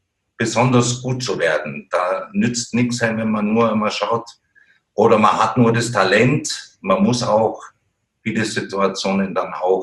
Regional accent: Cologne, North Rhine-Westphalia, Germany; sowieso bin ich groß geworden in Köln

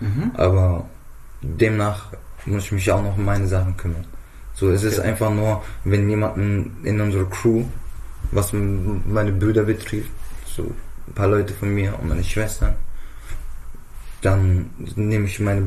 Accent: Frankfurt, Hesse, Germany; ich komme aus Frankfurt, offenbar.

